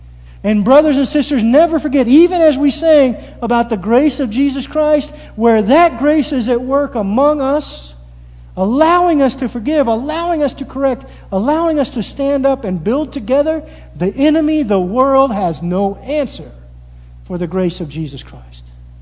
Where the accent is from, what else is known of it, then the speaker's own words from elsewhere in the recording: Springfield, United States; I grew up in the Springfield area.